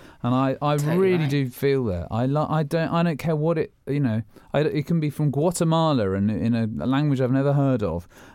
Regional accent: London, United Kingdom; the frantic, kind of slightly edgy experience of growing up in London to the beach, the forest, and also music.

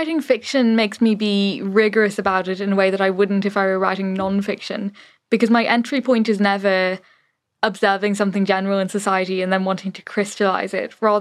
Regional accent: Ireland; So especially growing up in the Ireland that I did, which was already, I would say, ahead of the Ireland my parents did, but still by no means perfect

